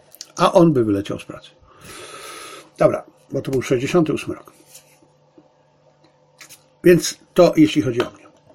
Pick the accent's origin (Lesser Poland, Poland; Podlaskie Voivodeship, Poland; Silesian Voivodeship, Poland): Silesian Voivodeship, Poland; Zabrze; ja urodziłem się w Zabrzu, wychowałem się w Zabrzu, przez 23 lata mieszkałem w Zabrzu.